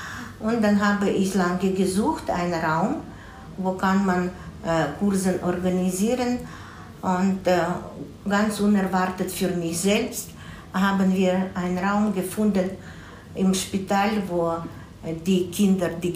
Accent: Chernivtsi, Chernivtsi Oblast, Ukraine; Na, ich bin aus Czernowitz

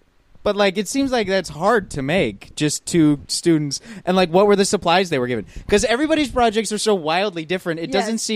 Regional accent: Alberta, Canada; I grew up in Alberta, so we'd just say like the next province.

